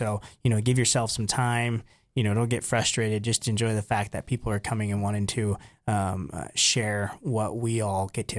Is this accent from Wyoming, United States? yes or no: yes; Dayton, Wyoming, United States; I grew up in the Tongue River Valley in Dayton